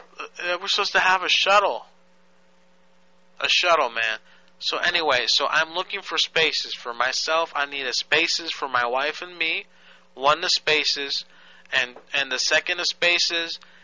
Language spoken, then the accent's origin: English; Serbia; English is a second language; Listen, buddy. I am from Serbia. I'm Serbian-Croatian, okay? I know I have this language thing, but I'm trying my hardest